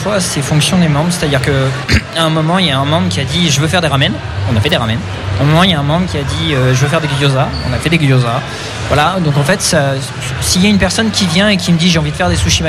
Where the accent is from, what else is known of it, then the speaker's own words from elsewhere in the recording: France; Heureusement qu'on est français.